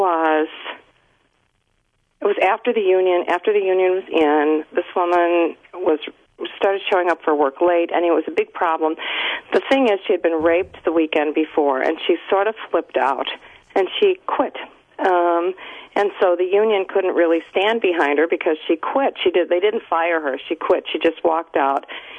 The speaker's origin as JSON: {"language": "English", "town": "Cicero", "region": "Illinois", "country": "United States", "tie": "born or raised there", "said": "I already mentioned I grew up in Cicero."}